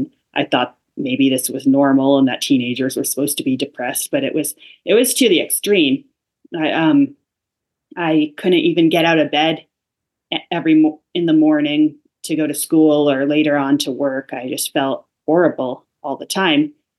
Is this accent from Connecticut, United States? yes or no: yes; Fairfield County, Connecticut, United States; So I'm originally from Fairfield County, Connecticut.